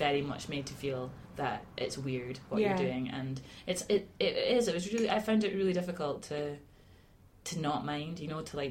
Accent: Aberdeen, Scotland, United Kingdom; now in Glasgow, United Kingdom; in Aberdeen, I have a truly cute relationship with growing up in Aberdeen, and music in Aberdeen, I think, is hard going.

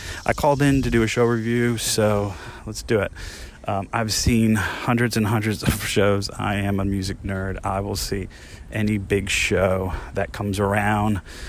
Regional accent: New Jersey, United States; I actually know him. I grew up in North Jersey

